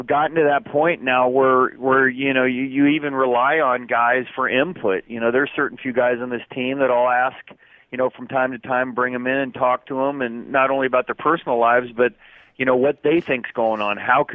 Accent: California, United States; Well, I followed him as a kid here, growing up in the Bay Area, and he was the captain of those Oakland A's teams that won the World Series

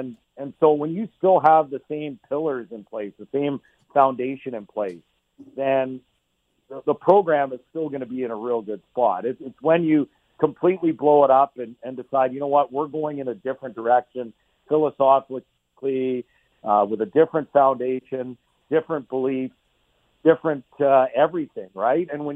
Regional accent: Edmonton, Alberta, Canada; you really hadn't heard of Gonzaga unless you had Spokane television, which we did growing up in Edmonton

